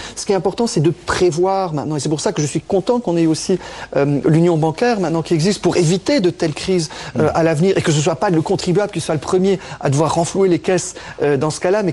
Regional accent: Luxembourg; vous devez comprendre qu'en tant que luxembourgeois, on est fiers si on pouvait avoir un candidat luxembourgeois à la présidence.

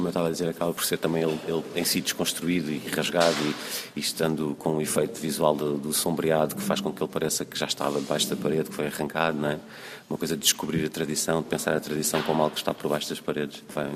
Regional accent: Portugal; Como português pensei, bom, as fachadas dos edifícios são azulejos. Em Lisboa, em Portugal, é uma coisa muito comum

